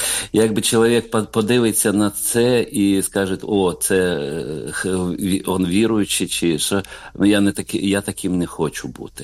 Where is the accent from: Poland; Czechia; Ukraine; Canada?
Ukraine; Crimea; Я сам з Крима